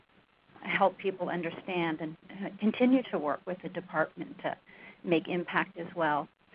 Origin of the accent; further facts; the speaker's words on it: Santa Barbara, California, United States; I'm from Santa Barbara